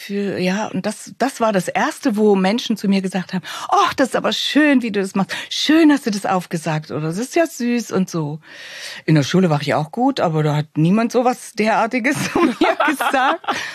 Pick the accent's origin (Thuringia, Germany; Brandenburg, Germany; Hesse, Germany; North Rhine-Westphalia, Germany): Thuringia, Germany; dass jetzt nicht jeder hört, ich komme aus Thüringen.